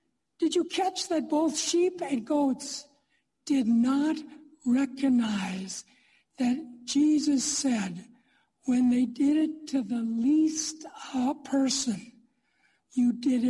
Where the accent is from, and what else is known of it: Platteville, Wisconsin, United States; born or raised there